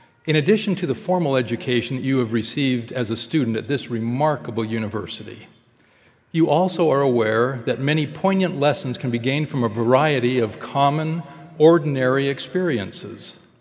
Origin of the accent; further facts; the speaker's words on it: California, United States; I grew up in the East Bay in Northern California.